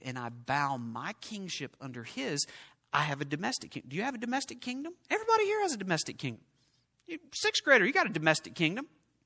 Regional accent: Oklahoma, United States; I grew up in Oklahoma. We played checkers.

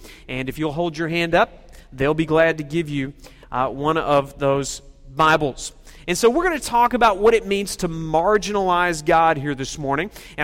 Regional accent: Oklahoma, United States; Now, I grew up in Oklahoma, so that doesn't scare me.

